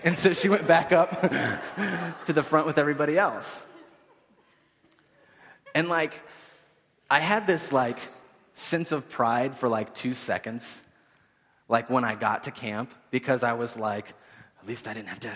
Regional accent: Appalachia, United States; because I'm cheap and I'm from Appalachia and that's what you do.

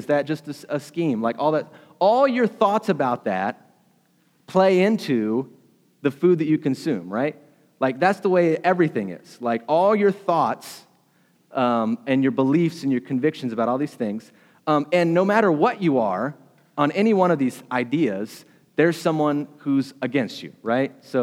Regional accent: Appalachia, United States; So I'm from Appalachia too, so I felt like it resonated.

